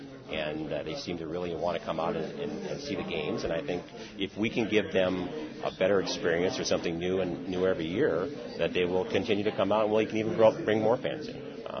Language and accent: English; La Crosse, Wisconsin, United States; also born or lived in Oregon / California; I grew up in La Crosse area. Graduated from UWL in 1981. Went off to Oregon and then California, and spent 30 years in California. And I just moved back to Wisconsin in last summer.